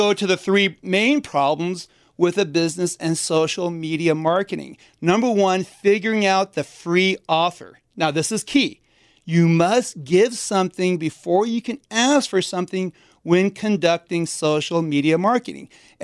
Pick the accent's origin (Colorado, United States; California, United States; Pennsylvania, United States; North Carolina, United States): California, United States; Santa Rosa; I am originally from Santa Rosa.